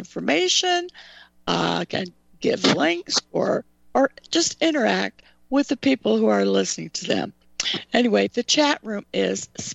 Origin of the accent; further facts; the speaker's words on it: Sacramento, California, United States; And you live in California. I grew up in Sacramento.